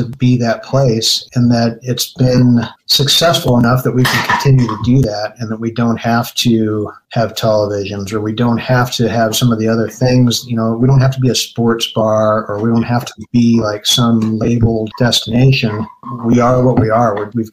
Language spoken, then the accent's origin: English; St. Louis, Missouri, United States; I'm from St. Louis, and it really reminds me.